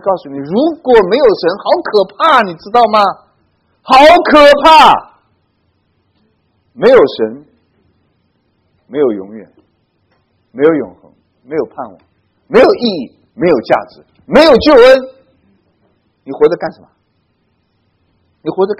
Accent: China; 我们中国人呢，受佛教影响很大。

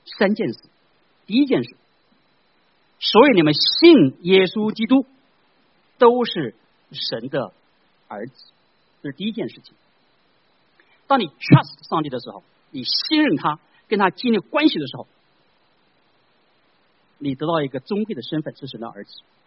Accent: China; 因为在古代弟兄姐妹跟我们中国人古代一样，男尊女卑

